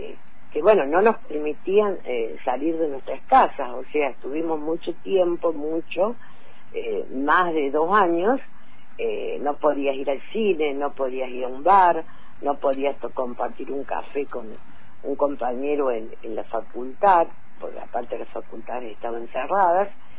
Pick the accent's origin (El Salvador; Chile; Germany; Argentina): Argentina; cuando vuelvo a la Argentina caemos en pandemia. Entonces el libro yo no lo presenté nunca en mi país